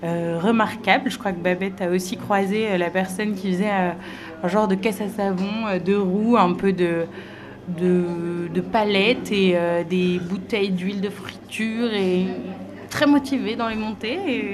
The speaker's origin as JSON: {"language": "French", "region": "Auvergne-Rhône-Alpes", "country": "France", "said": "j'ai 24 ans, je viens du département de l'Ain et je suis donc venue depuis Bourg-en-Bresse en vélo."}